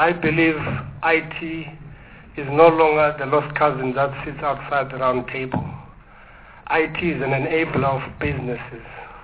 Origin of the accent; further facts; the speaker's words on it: Eastern Cape, South Africa; born there; I was born in Kanduli, from a Transkei. Teacher by profession. studied teacher's course in Transkei College